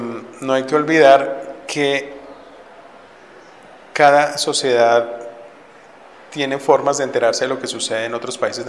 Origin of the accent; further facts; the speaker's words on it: Colombia; Como colombiano, ¿cómo voy yo ahí?